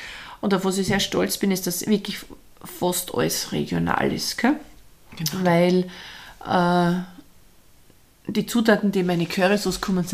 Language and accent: German; Austria; damit wir sind ja keine Deutschen, gell? Wir sind ja Österreicher.